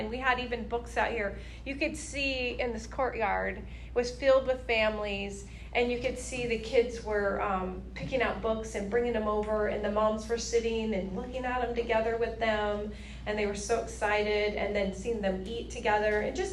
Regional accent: Everett, United States; I grew up in Everett. I love the outdoors.

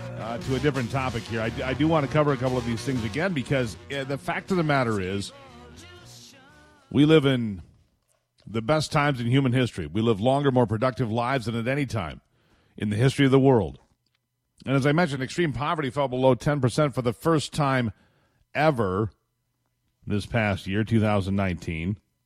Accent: United States; I'm an optimist because I'm an American, I'm a capitalist

